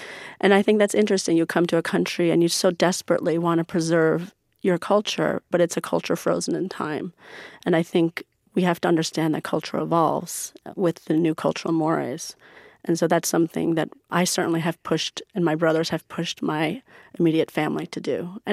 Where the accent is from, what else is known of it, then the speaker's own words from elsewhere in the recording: United States; You know, I grew up in America going to Persian school, I grew up as a Muslim, going to the mosque, growing up very spiritual in terms of religion.